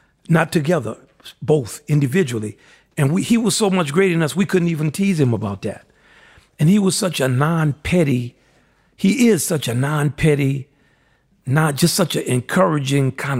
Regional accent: New Orleans, Louisiana, United States; And we're from New Orleans, so we have our new … the music that comes from our culture.

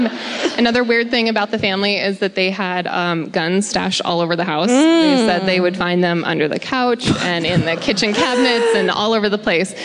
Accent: Montana, United States; now in Costa Mesa, United States; Originally from Montana, but I live in Costa Mesa now.

